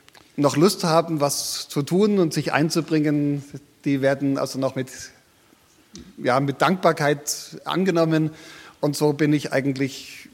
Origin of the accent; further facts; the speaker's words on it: Munich, Bavaria, Germany; Ja, also wir sind in München aufgewachsen, wo sich mein Vater nach dem Zweiten Weltkrieg niedergelassen hat.